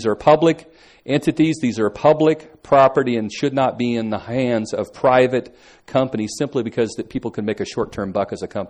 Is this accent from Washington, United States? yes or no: no; Hayfork, California, United States; When I was a kid growing up in Hayfork, we had Little League teams